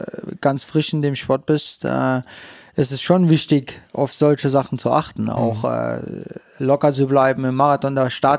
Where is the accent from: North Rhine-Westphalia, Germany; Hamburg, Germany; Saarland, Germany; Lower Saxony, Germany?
Saarland, Germany; St. Wendel; born there; Also ich komme aus St. Wendel gebürtig.